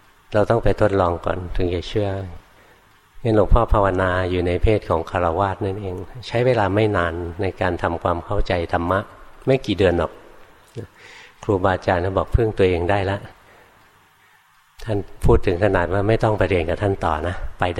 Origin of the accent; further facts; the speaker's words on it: Bangkok, Thailand; หลวงพ่ออยู่ในกรุงเทพนะเกิดในกรุงเทพนะโตในกรุงเทพเรียนหนังสือในกรุงเทพทำงานในกรุงเทพ